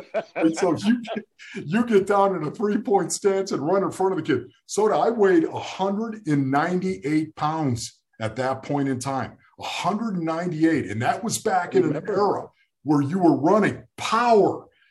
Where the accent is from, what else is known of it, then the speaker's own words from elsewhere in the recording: Buffalo, New York, United States; I'm just saying, growing up in Buffalo, New York, the juice, of course, I thought I was O.J. Simpson.